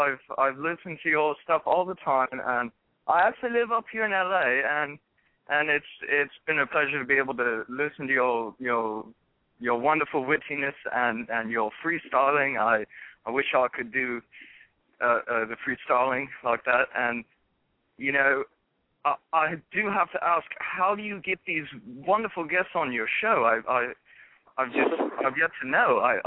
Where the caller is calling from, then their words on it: California, United States; I'm just calling here from California.